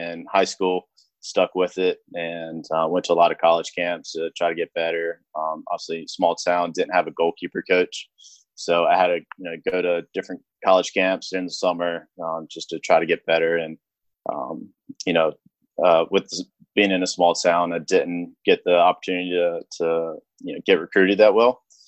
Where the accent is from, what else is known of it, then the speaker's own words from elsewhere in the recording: Clinton, North Carolina, United States; So from a small town, Clinton, North Carolina, population, about 8,000. So very small town. It was a football town.